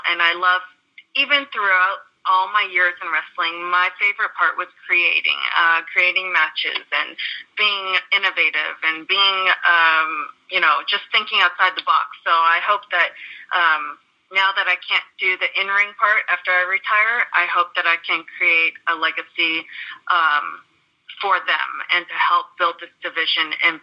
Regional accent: Toronto, Ontario, Canada; I'm going to have some friends drive up from Toronto, my hometown

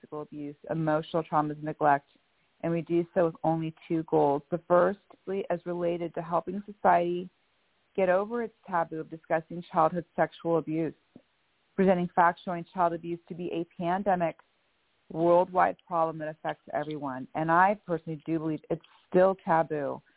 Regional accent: Bellevue, Washington, United States; I am from Bellevue, Washington.

